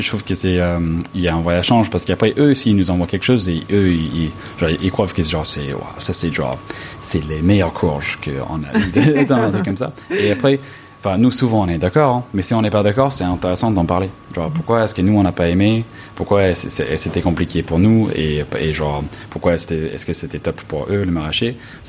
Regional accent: Los Angeles, California, United States; moi, je viens de Los Angeles.

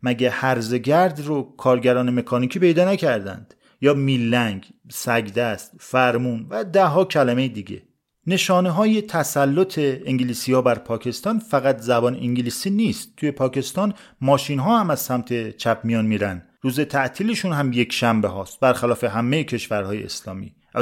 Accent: Iran; من ایرانیم،

